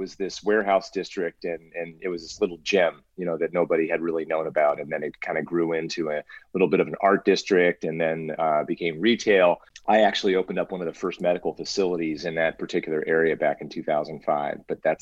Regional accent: Cincinnati, Ohio, United States; I grew up in Ohio, actually. So I'm a Midwest kid.

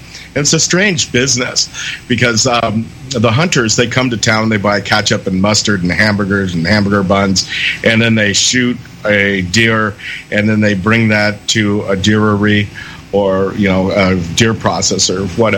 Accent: California, United States; Well, I'm from California.

